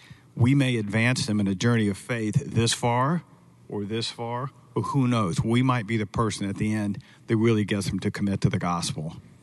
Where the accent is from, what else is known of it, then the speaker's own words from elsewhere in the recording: Atlanta, Georgia, United States; And I was born in South Georgia and raised in Atlanta.